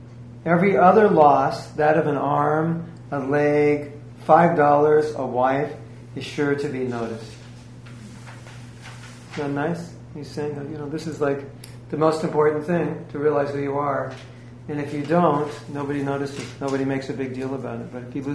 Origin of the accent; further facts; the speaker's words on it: California, United States; also born or lived in South Africa; and I grew up in California.